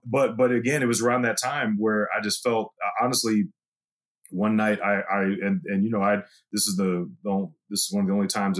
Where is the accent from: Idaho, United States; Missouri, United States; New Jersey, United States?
Missouri, United States; St. Louis; I wasn't even thinking of going to college, honestly, growing up in St. Louis public schools.